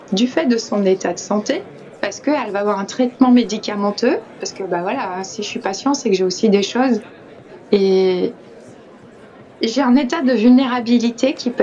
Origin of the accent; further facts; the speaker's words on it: France; Enfin, chez nous, en France.